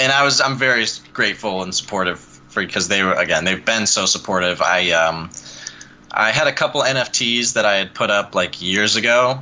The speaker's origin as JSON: {"language": "English", "region": "Michigan", "country": "United States", "said": "I'm from Michigan, like right near Detroit, Michigan."}